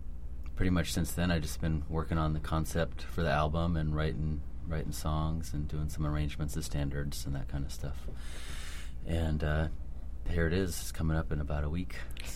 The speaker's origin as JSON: {"language": "English", "town": "Sutter Creek", "region": "California", "country": "United States", "tie": "born or raised there", "said": "Well, I grew up in Sutter Creek."}